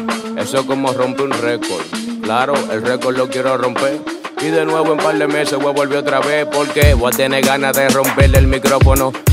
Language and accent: Spanish; Dominican Republic; mi hermano, soy dominicano y yo traje el clima tropical